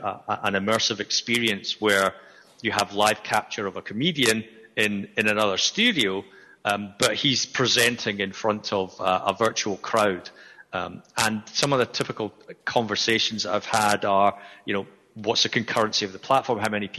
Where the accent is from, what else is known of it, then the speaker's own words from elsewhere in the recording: Edinburgh, Scotland, United Kingdom; Like, I come from Edinburgh. I live in Edinburgh